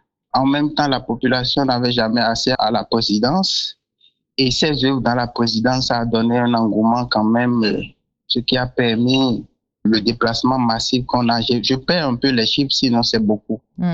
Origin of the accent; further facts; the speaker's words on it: Benin; Déjà, en tant qu'artiste et en tant que Béninois